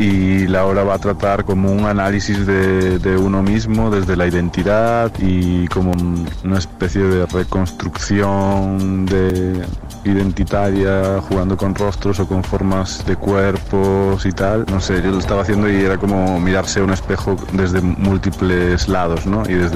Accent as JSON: {"language": "Spanish", "town": "Rianxo", "region": "Galicia", "country": "Spain", "said": "Y vengo de Galicia, de un pueblo llamado Riancho, en el noroeste español, en la esquinita de arriba del país, un pueblo de mar."}